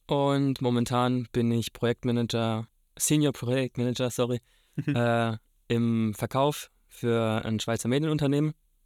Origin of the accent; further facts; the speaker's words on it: Rhineland-Palatinate, Germany; Ich bin Pfälzer Urgestein. Ich komme hier direkt aus der Gegend, wohne auch mittlerweile in Germersheim. Wahrscheinlich, wenn die Folge rauskommt, 32 Jahre alt.